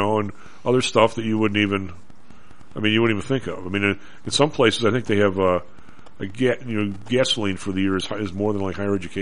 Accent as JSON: {"language": "English", "town": "Chicago", "region": "Illinois", "country": "United States", "tie": "born or raised there", "said": "As you and I grew up in Chicago, we know there's always something worse, right?"}